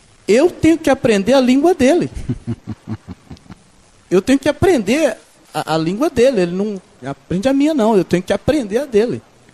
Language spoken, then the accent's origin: Portuguese; Ipatinga, Minas Gerais, Brazil; Lá na minha cidade, Patinga, Minas Gerais